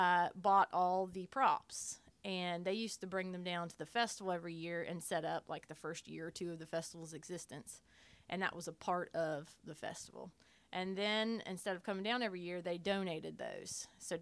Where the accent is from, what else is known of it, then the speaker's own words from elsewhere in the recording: Gallipolis, Ohio, United States; now in Point Pleasant, United States; I was born April 13th, 1983. I'm originally from Gallipolis, Ohio, which is right across the river from Point Pleasant.